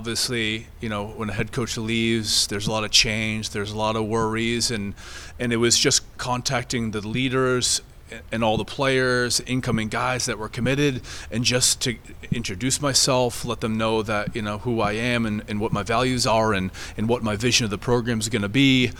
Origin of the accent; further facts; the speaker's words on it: Vermont, United States; born there; Honestly, I was born in Vermont, and I absolutely love this state.